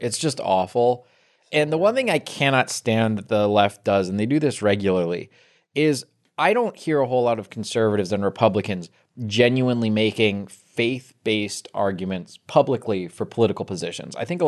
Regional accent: East Coast, United States; now in Los Angeles, United States; It is funny to me now living in California from growing up on the East Coast, because we would get like not hurricanes, but hard thunderstorms regularly.

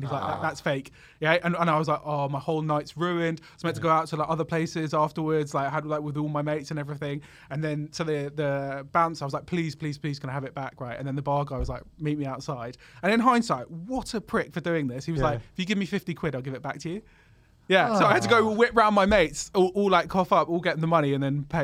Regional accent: London, United Kingdom; I grew up in North London. Just literally just off the Archway Road.

